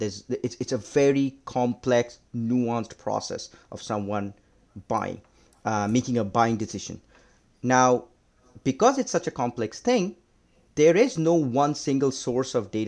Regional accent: India; Yeah, growing up in India, most kids, the thing that their passion is cricket.

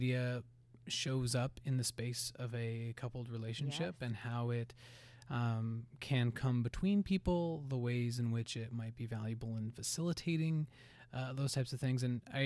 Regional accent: Missouri, United States; born there; also born or lived in Kansas; Most of my life has been in Kansas, but I've spent, you know, I was born in Missouri and a lot of my life has been there.

